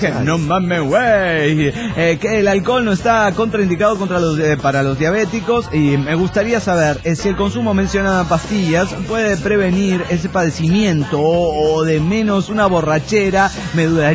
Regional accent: Mexico; de Delfa, mexicano.

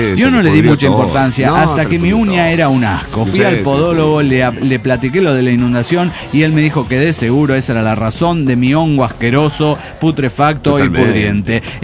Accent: Cuautitlán Izcalli, State of Mexico, Mexico; moved away; vuelvo a Cautitlán Izcalli, de donde partí. Mi pueblo natal.

